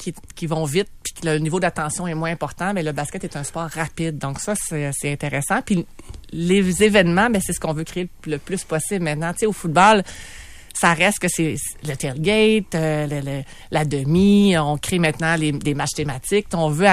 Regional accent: Quebec, Canada; Je venais de la Rive-Sud

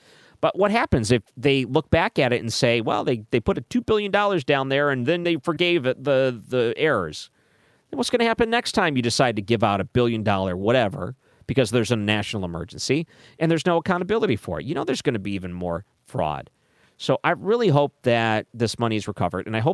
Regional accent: Missouri, United States; I mentioned before, I come from Missouri

